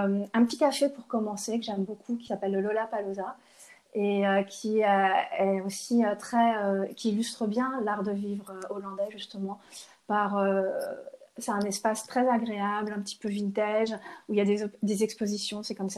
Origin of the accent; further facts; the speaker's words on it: Paris, Île-de-France, France; now in The Hague, Netherlands; On vient de Paris, donc c'était quand même un grand saut dans quelque chose de très, très différent.